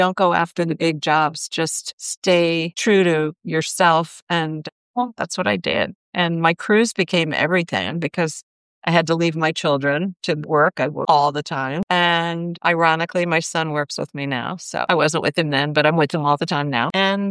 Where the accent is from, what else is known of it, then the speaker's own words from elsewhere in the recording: Ohio, United States; I grew up in Plato, Ohio. I had a great museum and my mom used to take me there.